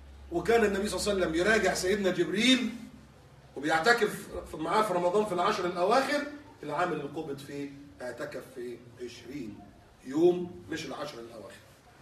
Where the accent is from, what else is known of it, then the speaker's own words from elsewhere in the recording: Egypt; مش مثلا بلاد زي عندنا في مصر